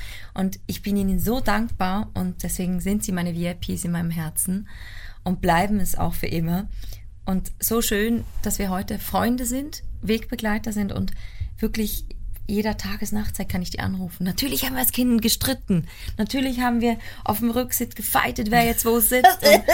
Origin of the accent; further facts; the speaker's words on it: Switzerland; Meine Schweiz, meine Heimat